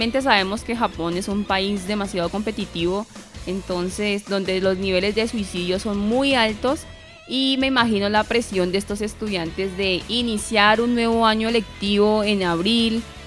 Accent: Colombia; Creo que es algo muy valioso que hay que aprender también como colombianos de los japoneses

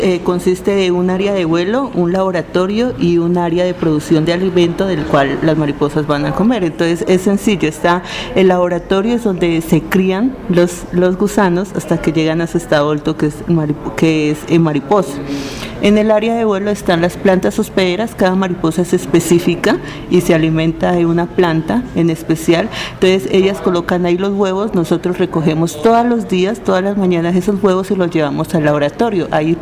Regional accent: Mocoa, Putumayo, Colombia; yo soy de Mocoa, del Putumayo. Es una región con bastantes recursos

